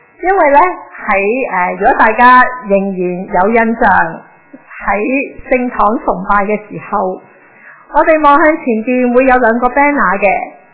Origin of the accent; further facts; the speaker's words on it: China; 我就想用我们中国人很喜欢的表达方式去引入这个的主题